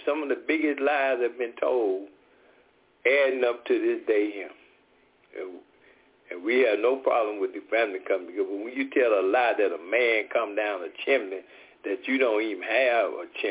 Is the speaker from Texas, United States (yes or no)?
no; Atlanta, Georgia, United States; I'm from Atlanta, Cato, Georgia.